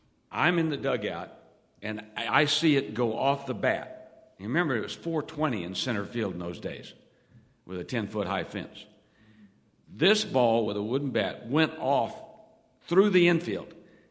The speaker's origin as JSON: {"language": "English", "town": "Guthrie", "region": "Oklahoma", "country": "United States", "tie": "born or raised there", "also_born_or_lived": "Wichita, Kansas", "said": "You know, I grew up in Guthrie, Oklahoma, and I'd gone coaching at Oklahoma University, and so I thought that was it."}